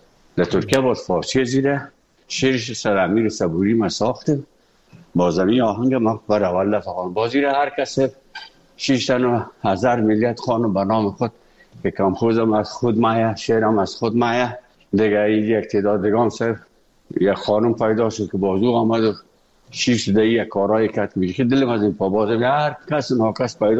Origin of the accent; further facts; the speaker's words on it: Afghanistan; moved away; وقتی که من از افغانستان بر آمدم